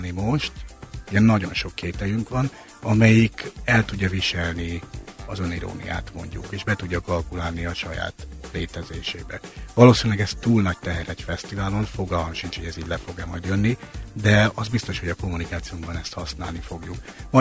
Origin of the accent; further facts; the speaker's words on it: Hungary; mert hogy magyarok vagyunk, mit csináljuk ezt a fesztivált. Azt gondoljuk magunkról, hogy nagyon sújt bennünket a történelem